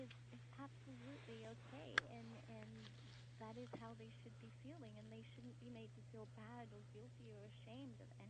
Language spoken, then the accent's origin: English; England, United Kingdom; moved away as an adult; also born or lived in Malaysia; now in Canada; Well, I was born in Malaysia. I grew up in England. I was educated in England, and then I emigrated to Canada over 26 years ago now. So I reside in Canada.